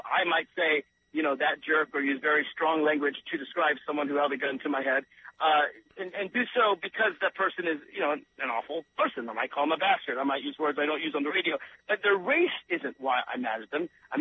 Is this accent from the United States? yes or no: yes; Southern United States, United States; I am from the South.